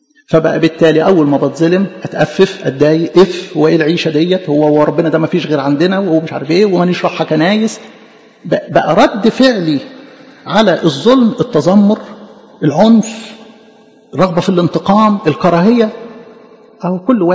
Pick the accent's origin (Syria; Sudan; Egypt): Egypt; احنا جوانا متربيين كمصريين